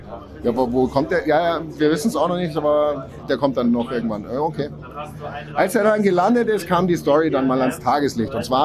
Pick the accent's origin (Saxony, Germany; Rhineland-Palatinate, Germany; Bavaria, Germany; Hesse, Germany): Bavaria, Germany; Landsberg am Lech; Ich komme aus Landsberg am Lech.